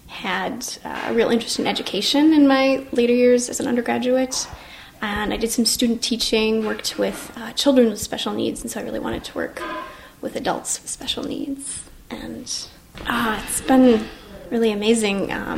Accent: Eagan, Minnesota, United States; I'm 23 years old. I'm from Eagan, Minnesota, which is just south of the Twin Cities.

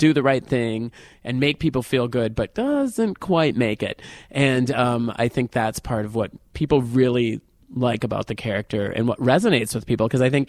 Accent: Richfield, Minnesota, United States; from Richfield, Minnesota. That is my hometown, and I am an entertainer.

